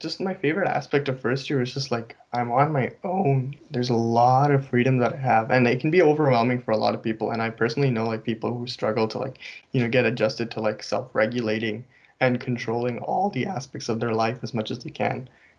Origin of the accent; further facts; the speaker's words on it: Ontario, Canada; I was grown locally. Like I grew up in Ontario.